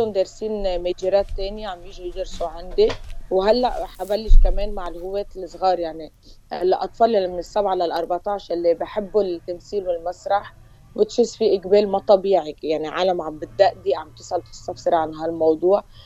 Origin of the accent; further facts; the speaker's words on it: Lebanon; كلبنانية بكل شيء عشناه من يوم الحرب الأهلية لهلا